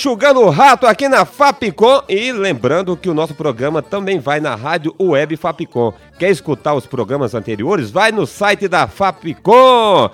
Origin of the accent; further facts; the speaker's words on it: Taperoá, Paraíba, Brazil; e também para a Rádio Taperoá FM na minha terra natal.